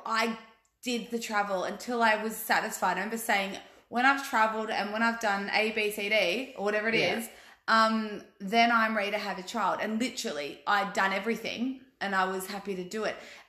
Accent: Wangaratta, Victoria, Australia; we grew up in Wangaratta

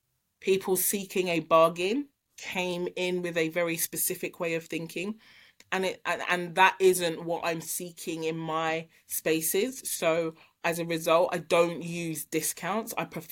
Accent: Nigeria; I'm a Nigerian girl.

